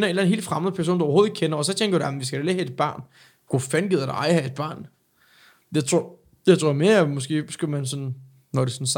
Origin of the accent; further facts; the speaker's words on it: Turkey; Jeg er tyrker jo